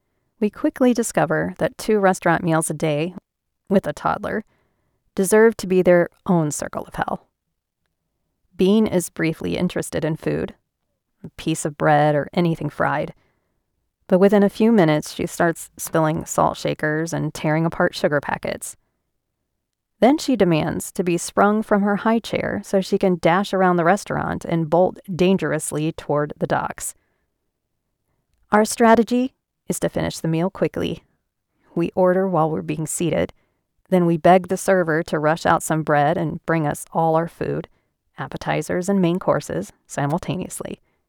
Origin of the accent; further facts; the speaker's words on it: United States; now in Paris, France; It's a few hours by train from Paris, where we've been living. I'm American, he's British.